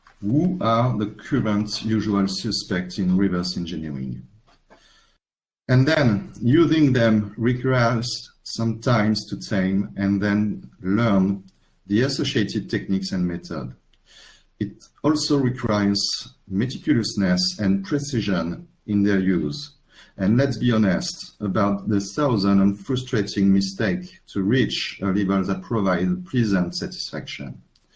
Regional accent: France; English is a second language; from France.

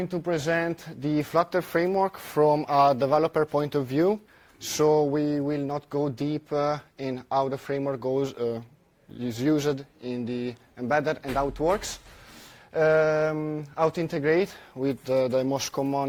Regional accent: Italy; I'm from Italy

